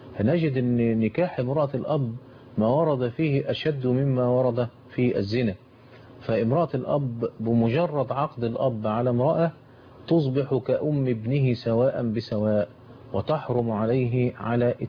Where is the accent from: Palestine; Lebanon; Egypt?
Egypt; والقانون عندنا في مصر الحقيقة بيأخذ بمذهب ابن تيمية